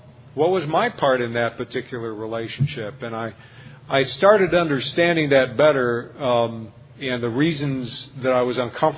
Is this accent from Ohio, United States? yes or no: no; Chicago, Illinois, United States; I'm from Chicago